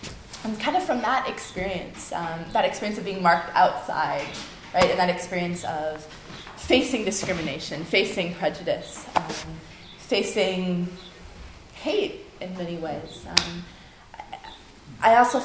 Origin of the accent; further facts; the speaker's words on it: United States; And I thought of myself as an American, as a white person